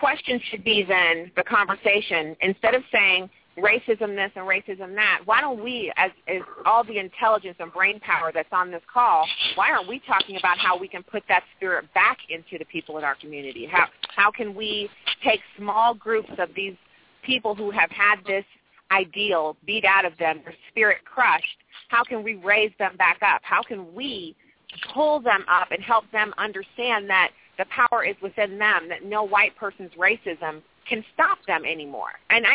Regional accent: Germany; I'm a fourth-generation military veteran. And I grew up in Germany

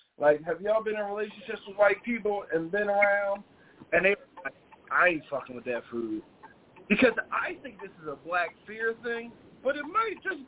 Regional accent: New Jersey, United States; Because, I grew up in Jersey. There's a bunch of white people up there that can cook.

